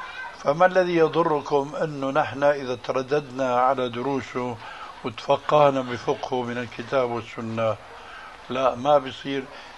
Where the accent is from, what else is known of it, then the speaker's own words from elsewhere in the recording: Syria; كما يقولون عندنا في سوريا